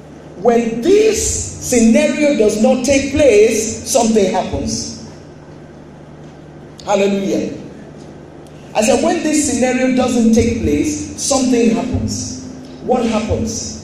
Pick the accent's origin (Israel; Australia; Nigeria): Nigeria; Agege, Lagos; born there; also born or lived in Warri / Ibadan; I was born in Agege in Lagos State, but at age 2, I was in Warri. Hello. At age 4, I was in Ibadan.